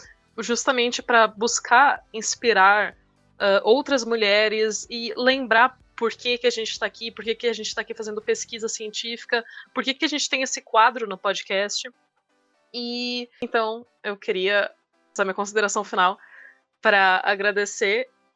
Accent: São Paulo, Brazil; now in Rio Grande do Sul, Brazil; Assim, eu sou paulista, que nem você, mas eu moro no Rio Grande do Sul.

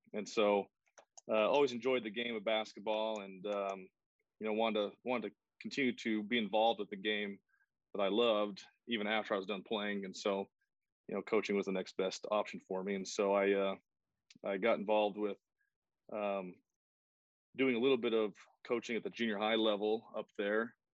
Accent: Laketown, Utah, United States; So I'm from the Bear Lake area by, in Lake Town is the town I grew up in. A lot of people don't know where that's at, but it's up by Bear Lake.

